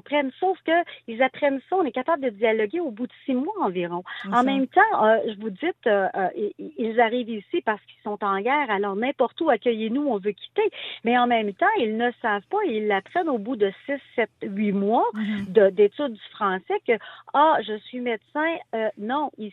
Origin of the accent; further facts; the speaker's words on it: Quebec, Canada; also born or lived in Israel; quand je suis allée, moi, vivre en Israël, on était une cinquantaine de Québécois qui étaient là pour le travail.